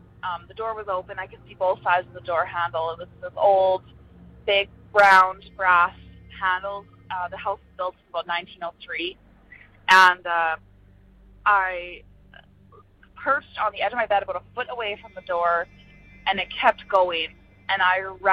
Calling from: Saskatchewan, Canada; I'm calling from Saskatchewan in Canada.

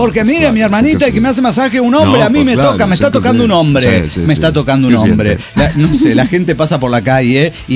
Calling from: Tarija, Bolivia; de Tarija, Bolivia.

